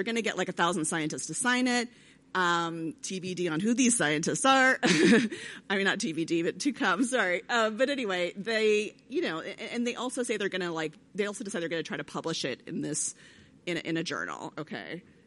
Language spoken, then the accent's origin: English; United States; I'm so American.